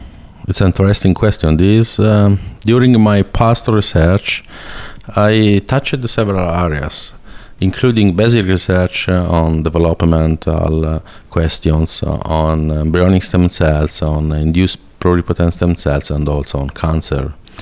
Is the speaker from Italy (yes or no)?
yes; Tuscany, Italy; English is a second language; moved away as an adult; also born or lived in Netherlands / Turin, Italy; I come from Tuscany, that is in the middle of Italy, and I get my studies there in Siena, and then I move in Netherlands, and then I move again in the north of Italy. So my last 5 years I was in Torino